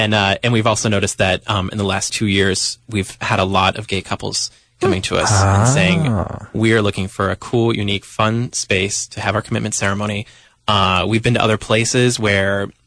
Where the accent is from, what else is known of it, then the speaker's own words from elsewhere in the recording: West Virginia, United States; Well, I'm from West Virginia, so I'm with you.